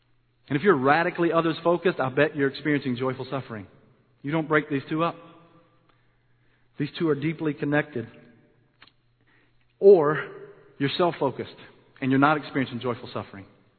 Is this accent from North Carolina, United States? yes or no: yes; Shelby, North Carolina, United States; I grew up in Shelby, a small town just outside of Charlotte.